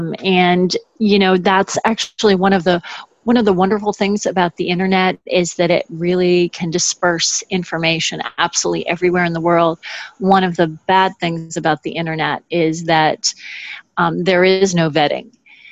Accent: Augusta, Maine, United States; She went to my hometown of Augusta, Maine

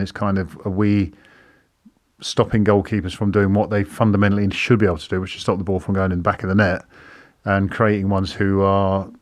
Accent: England, United Kingdom; And as an Englishman or an English kid at the time, being sort of taught by English goalkeeping coaches

